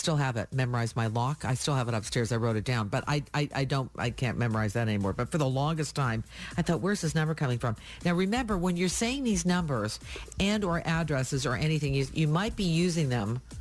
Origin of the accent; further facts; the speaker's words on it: Canada; So, you know, I'm Canadian, but not that Canadian.